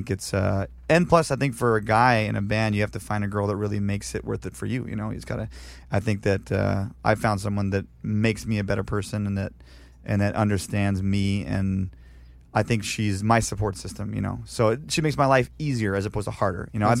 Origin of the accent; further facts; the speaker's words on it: Canada; now in United States; No, I'm not. I'm still a Canadian citizen.